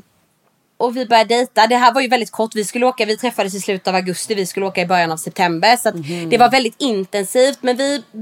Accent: Värnamo, Jönköping County, Sweden; Det är ett sånt här gippo som vi har i min hemstad då.

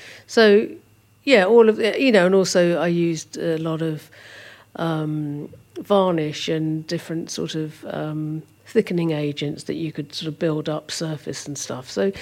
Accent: Doddinghurst, East of England, United Kingdom; also born or lived in Ilford; We moved to Essex. It's further out into Essex, into a place called Doddinghurst.

